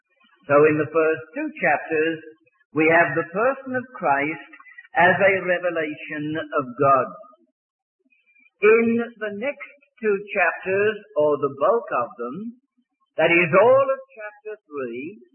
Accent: England, United Kingdom; because my wife tells me I no longer have an accent, and so I ought to tell you that I'm British and I come from England

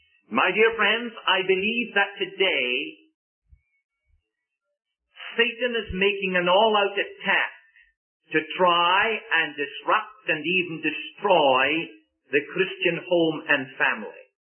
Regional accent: Scotland, United Kingdom; As you already know so well, I was brought up in Scotland.

